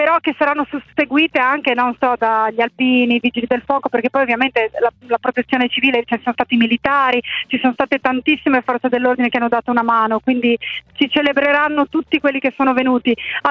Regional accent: Gemona del Friuli, Friuli-Venezia Giulia, Italy; io sono originaria di Gemona del Friuli

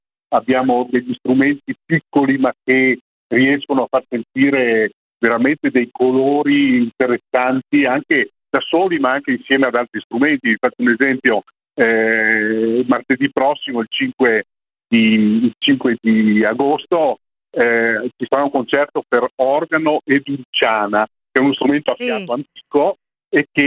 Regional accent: Zoppè di Cadore, Veneto, Italy; io sono in un piccolo paesino a 1500 metri quasi di altitudine, si chiama Zoppetticadore.

